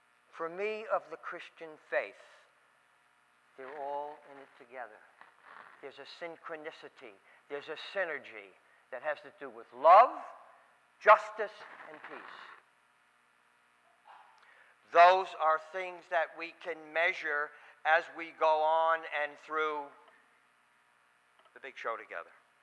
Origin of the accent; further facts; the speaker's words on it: Bronx, New York, United States; One of the things that I learned growing up in the Bronx was three things: you stick up for yourself, you stick together, and you stick up for each other.